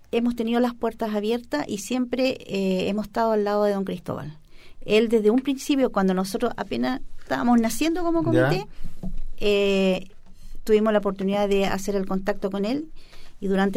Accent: Arica, Arica y Parinacota, Chile; Maravilloso, porque yo soy de Arica, me encanta el folclore.

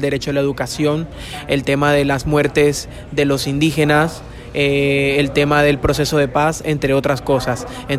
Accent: Colombia; Pienso que todos como colombianos tenemos el derecho de poder luchar pacíficamente

